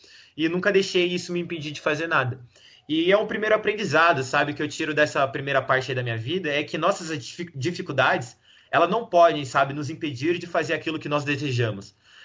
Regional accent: Suzano, São Paulo, Brazil; eu tenho 19 anos e eu sou da cidade de Suzano, São Paulo.

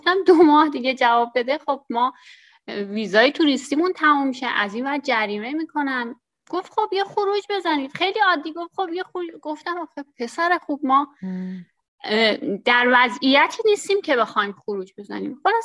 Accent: Tehran, Tehran Province, Iran; moved away as an adult; now in Istanbul, Turkey; از تهران اومدم استانبول، 48 سالمه. توی تهران که بودم مشاور املاک کار میکردم

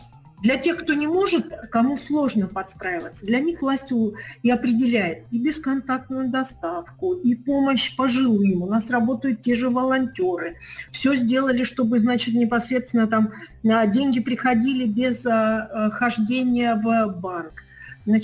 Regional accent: Sakha Republic, Russia; так как я, в принципе, родилась и выросла в Алданском районе

